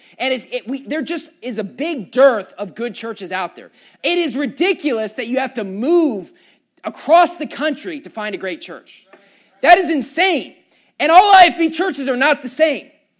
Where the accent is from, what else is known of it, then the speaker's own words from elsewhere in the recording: West Virginia, United States; And I was from West Virginia. You know, it's like the whitest state, literally.